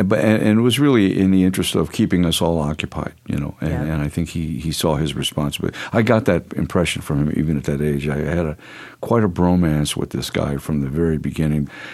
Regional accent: Ferguson, Missouri, United States; when I grew up in Ferguson as a kid, it was a product of white flight from the cities.

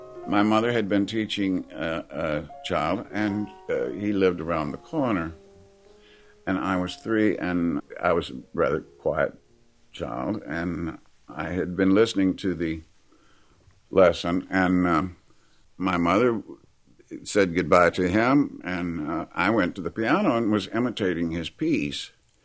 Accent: Kilgore, Texas, United States; also born or lived in Shreveport; I was born in Shreveport. Yeah. And then my father was an executive with Magnolia Petroleum. And so they were building the offices for the East Texas Field when I came along, and then we moved when I was six to Kilgore

